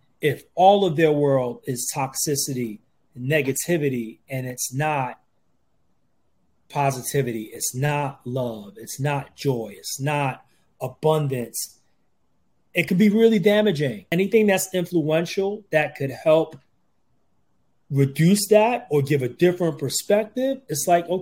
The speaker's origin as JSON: {"language": "English", "town": "Brooklyn", "region": "New York", "country": "United States", "tie": "born or raised there", "said": "So we both grew up in New York. He grew up in Left Rack City in Queens. I grew up in Red Hook, Brooklyn."}